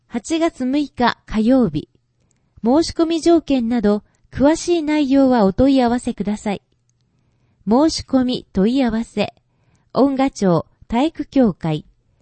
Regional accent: Nepal; Japanese is a second language; 今回は私の出身地、ネパールの世界遺産を紹介します。

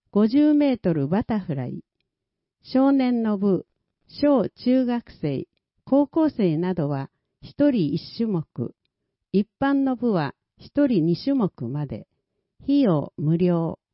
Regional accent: Malaysia; now in Japan; 今回は、私の母国、マレーシアの政治について紹介します。

